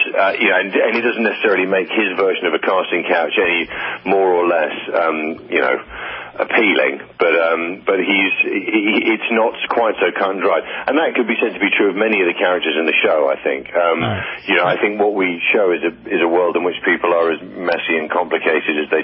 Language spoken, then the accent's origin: English; United Kingdom; I mean, I'm currently playing a British character, but I am British, but I've also played Americans.